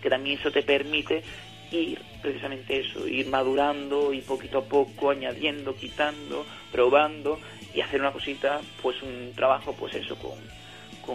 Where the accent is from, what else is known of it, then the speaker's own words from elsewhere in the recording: Andalusia, Spain; no somos una banda, hacemos rock, somos de Andalucía y estas son nuestras raíces, ¿no?